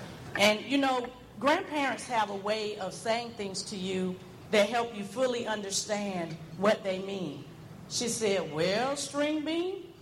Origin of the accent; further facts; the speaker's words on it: St. Petersburg, Florida, United States; So growing up in St. Petersburg, I'm a native St. Petersburg. I'm about resident. I'm about 50 years old. And I say that very proud because where I came from, a lot of my colleagues are not still here.